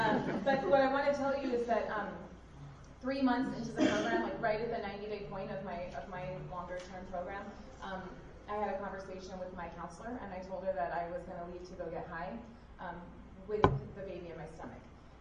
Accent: San Mateo, California, United States; I'm from San Mateo. I graduated from USF last month.

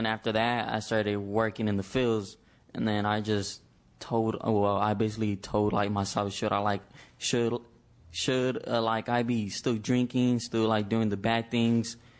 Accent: Fresno, California, United States; Hello, everyone. … I'm from Fresno.

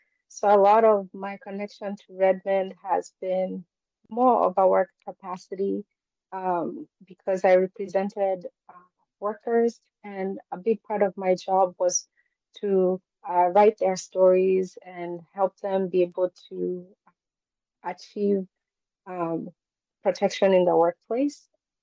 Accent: Kenya; moved away as an adult; I'm born and raised in Kenya, moved here when I was 18, and have been pursuing poetry and writing through various means.

